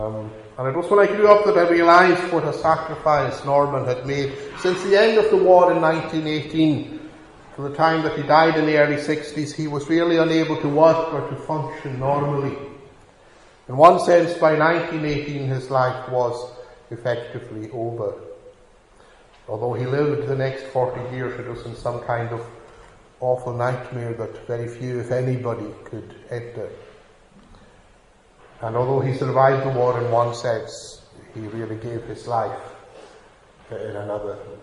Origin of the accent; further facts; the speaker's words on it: Lewis, Scotland, United Kingdom; as a young boy growing up in Lewis in the late 50s and early 60s